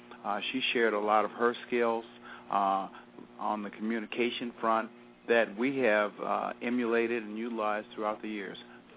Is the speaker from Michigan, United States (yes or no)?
yes; Michigan, United States; Yes, I think growing up in the Metro Detroit area, spending time, as I tell people, in the basement